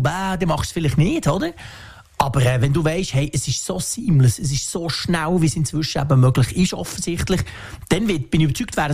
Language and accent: German; Switzerland; accent: Swiss German; Natürlich, wie immer bei unserem Dialekt, es ist so eine komische Mischung aus irgendeinem Zürich, Basel, Bern, Mix.